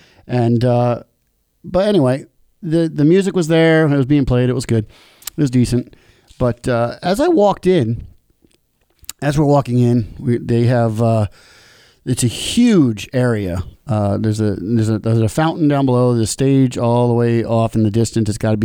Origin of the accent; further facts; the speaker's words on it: New York, United States; Every year, I like to take my family up to Albany, New York. We're from New York.